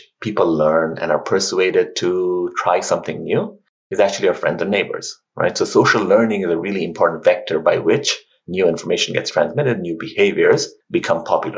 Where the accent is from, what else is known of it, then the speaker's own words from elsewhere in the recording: Bangladesh; So when I was growing up in Bangladesh, say in the 80s, one of our main concerns were about food security.